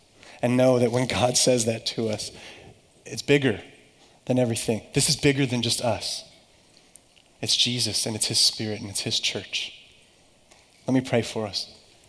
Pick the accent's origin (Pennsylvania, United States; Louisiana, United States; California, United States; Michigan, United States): Louisiana, United States; I grew up in Louisiana, and when Hurricane Katrina hit, we came back, and after we evacuated, and everything was very different.